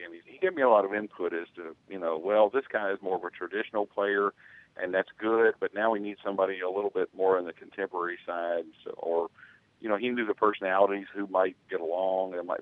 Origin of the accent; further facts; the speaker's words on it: Owensboro, Kentucky, United States; It's my hometown, Owensboro, and I'd really like to do that.